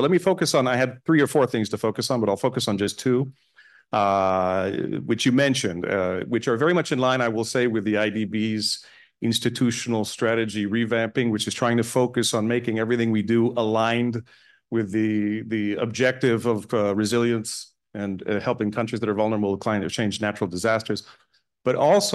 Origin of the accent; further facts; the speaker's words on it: Canada; I think as a Canadian, I can speak fast enough.